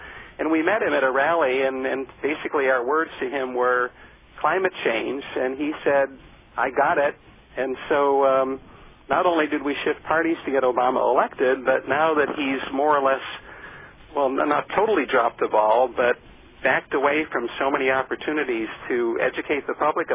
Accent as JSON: {"language": "English", "region": "Ohio", "country": "United States", "tie": "born or raised there", "said": "I chuckle a little bit because I've changed so much since the days I grew up in Ohio"}